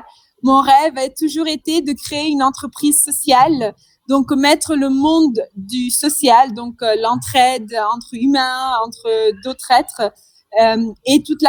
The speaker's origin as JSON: {"language": "French", "country": "Madagascar", "tie": "born or raised there", "also_born_or_lived": "Rome", "moved": "as an adult", "said": "Je suis italienne-indienne, mais j'ai grandi à Madagascar, donc je suis malgache. J'ai 27 ans, j'ai grandi à Madagascar, j'ai fait toutes mes études à Madagascar."}